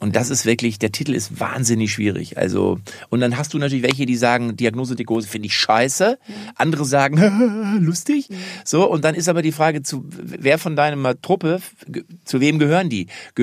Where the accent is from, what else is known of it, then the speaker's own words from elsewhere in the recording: Lippstadt, North Rhine-Westphalia, Germany; Bin ich in meiner Heimatstadt in Lippstadt, ist so ein bisschen wie Berlin, nur ohne Menschen.